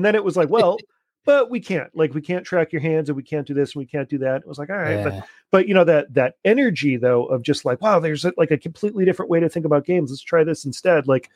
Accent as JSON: {"language": "English", "region": "Massachusetts", "country": "United States", "tie": "born or raised there", "said": "Oh man, I was a super weird little arty goth kid back in Western Massachusetts. No way. Oh yeah. So I was a Western Mass kid"}